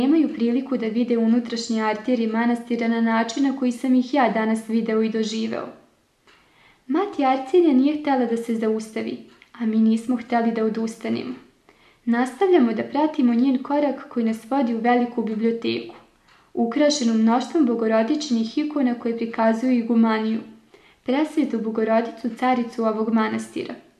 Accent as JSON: {"language": "Serbian", "region": "Koprivnica-Križevci County", "country": "Croatia", "tie": "born or raised there", "said": "Nedaleko od Lepavine nalazi se moj rodni grad, koji je i danas dom mojih roditelja i prijatelja."}